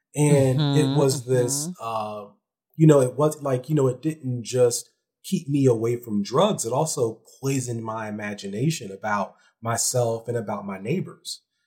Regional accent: Ohio, United States; You know, I'm also from Ohio.

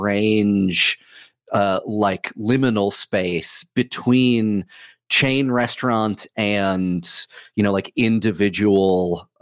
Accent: Massachusetts, United States; now in New York, United States; I grew up outside of Boston.

